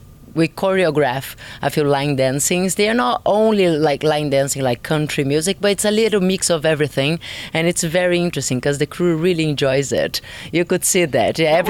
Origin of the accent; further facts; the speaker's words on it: Brazil; now in England; I am originally from Brazil, yes. I do live in England as well, but I am definitely Brazilian.